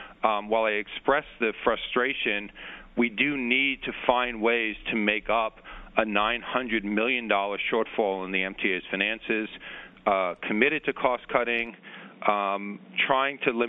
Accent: Rockaway, New York, United States; I probably should point out here that I grew up in the Rockaways.

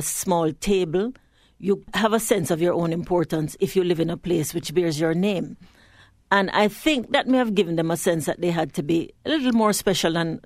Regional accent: Kingston, Jamaica; you had a very exciting, busy life as a child growing up in Kingston.

